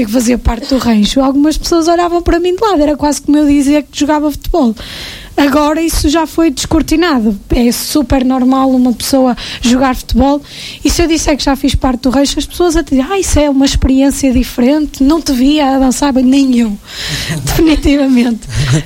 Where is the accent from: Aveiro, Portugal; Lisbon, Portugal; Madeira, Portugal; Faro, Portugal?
Aveiro, Portugal; Nogueira da Regedoura; Eu venho de Nogueira da Restoura